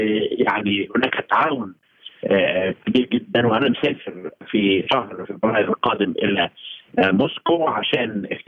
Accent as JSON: {"language": "Arabic", "country": "Egypt", "said": "إحنا عندنا في مصر حوالي 240 بعثة أجنبية من كل دول العالم"}